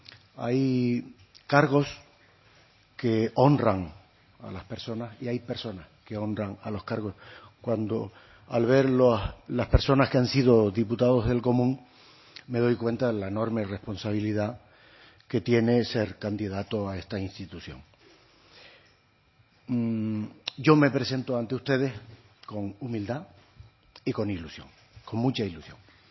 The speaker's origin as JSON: {"language": "Spanish", "region": "Canary Islands", "country": "Spain", "said": "Como concejal y como alcalde de mi pueblo, como consejero del Cabildo de mi isla y como viceconsejero del Gobierno de Canarias."}